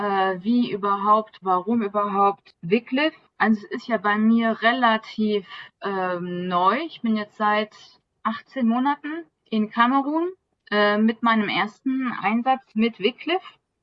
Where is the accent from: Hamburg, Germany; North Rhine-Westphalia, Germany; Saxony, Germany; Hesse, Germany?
North Rhine-Westphalia, Germany; now in Cameroon; dass man mit einem Bein in meiner Heimatstadt stehen kann und mit einem Bein in Holland.